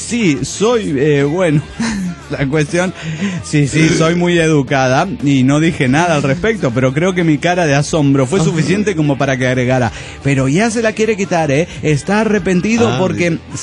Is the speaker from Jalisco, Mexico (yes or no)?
yes; Guadalajara, Jalisco, Mexico; Soy la morra tapatía de Guadalajara, Jalisco, México.